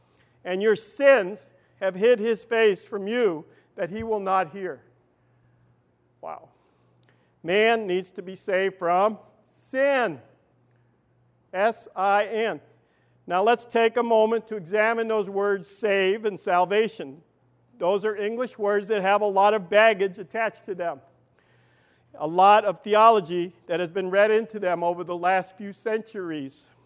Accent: Brooklyn, New York, United States; Never trust me. I'm from Brooklyn. You never trust a guy from Brooklyn.

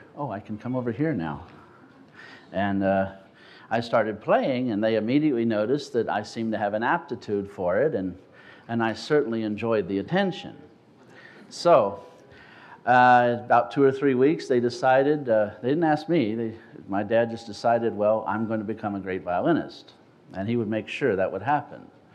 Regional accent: New Orleans, Louisiana, United States; New Orleans, Louisiana. I'm from Louisiana originally, and I come from a Jewish family, and also my family was musical, particularly my father.

